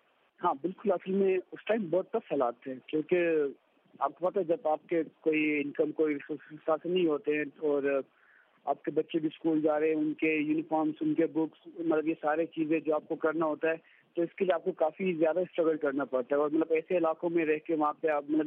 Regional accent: Bumburet, Khyber Pakhtunkhwa, Pakistan; now in Islamabad, Pakistan; 25 years है। Film maker हूँ, मैं कलाश में रहता हूँ लेकिन आजकल मैं इस्लामाबाद में रहता हूँ। कलाश बम्बरे वैली है और ट्रकाल गाँव का नाम है।

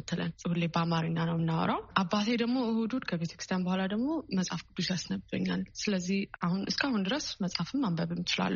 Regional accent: Washington, District of Columbia, United States; ማርያምም ያደግኩት ዲሲ ያለውን ገብርኤልም አድጋለሁ። ሁለቱም ጋር ቅዳሴ ካለቀም በፊትም መዘምራን ትሆንም የሀሁይ ፊደልም ስለ ቤተክርስቲያንም በሙሉ በአማርኛ ነበር የተማርኩት።

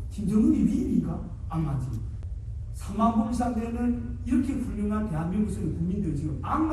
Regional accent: North Korea; now in South Korea; 우리 탈북자들은

